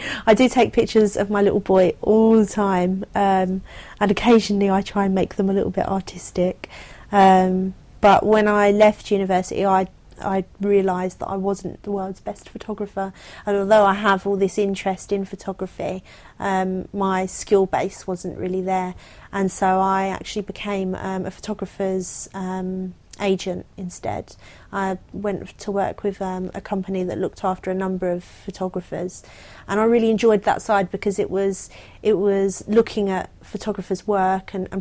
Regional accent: London, United Kingdom; Always London. Yeah, always London. My great-grandfather was adopted into our family, and he's very dark-skinned, so we've got some kind of, I don't know what background, in there somewhere, but all of my family for the last few generations

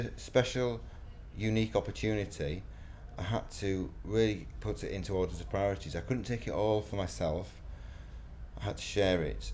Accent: York, Yorkshire and the Humber, United Kingdom; I'm 46 years old and I'm from York.

